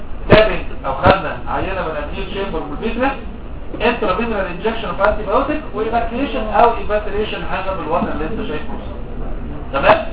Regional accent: Egypt; حتى البترست ما عندنا في مصر دي عمليه غاليه جدا

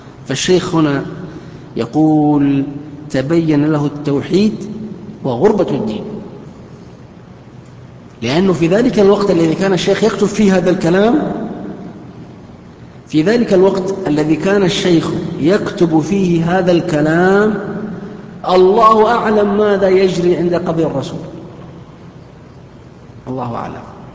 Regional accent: Saudi Arabia; ما في الآن، خاصة في عندنا في السعودية

